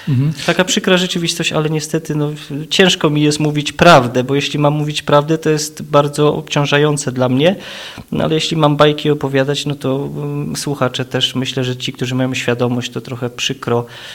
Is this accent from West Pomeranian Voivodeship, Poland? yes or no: no; Masovian Voivodeship, Poland; ja jestem spod Radomia